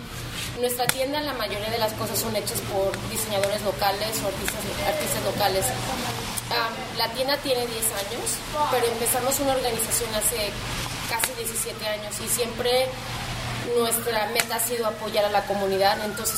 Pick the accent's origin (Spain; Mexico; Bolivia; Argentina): Mexico; Yo soy mexicana, entonces también me gusta estar en La Misión, ¿no?